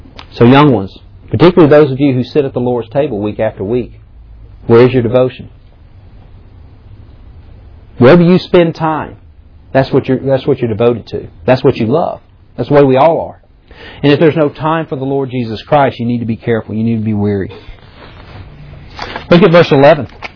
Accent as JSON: {"language": "English", "town": "Jackson", "region": "Mississippi", "country": "United States", "tie": "born or raised there", "said": "I was raised in churches, and many of them that I grew up around in Jackson, Mississippi"}